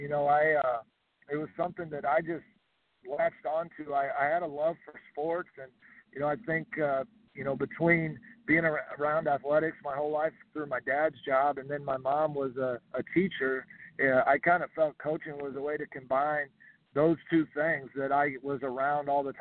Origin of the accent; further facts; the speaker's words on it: Boulder, Colorado, United States; Yeah, you know, I grew up in Boulder, Colorado. My dad was an associate athletic director at CU and grew up there my whole life, grew up a Buff my whole life.